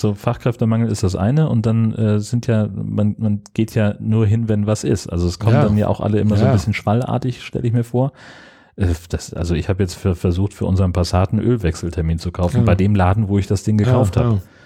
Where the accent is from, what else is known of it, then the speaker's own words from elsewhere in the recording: Schleswig-Holstein, Germany; So als Schleswig-Holsteiner.